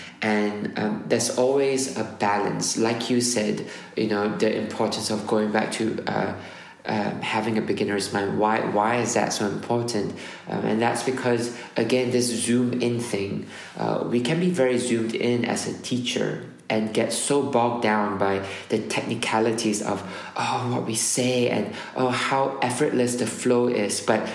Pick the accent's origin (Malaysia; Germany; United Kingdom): Malaysia; I grew up in Malaysia and I loved it.